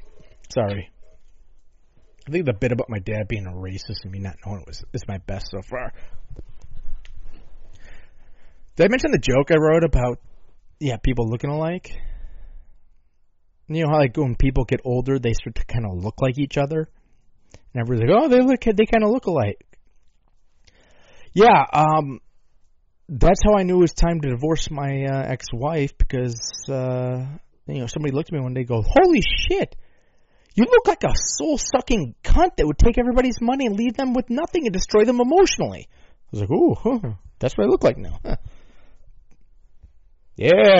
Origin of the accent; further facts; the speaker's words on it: Chicago, Illinois, United States; Again, like I say, I'm from Chicago here.